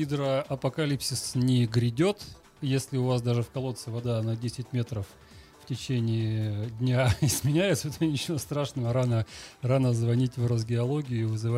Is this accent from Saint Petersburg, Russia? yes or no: yes; Saint Petersburg, Russia; Мы, петербуржцы, живем в окружении воды, на воде